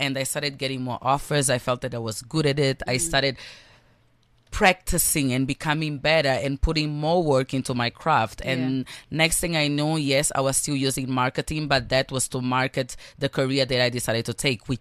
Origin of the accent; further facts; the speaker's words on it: Angola; Even though I grew up in Angola in a time when there was war, in a time where there was so much conflict, I always saw people around me fighting for what they believed in.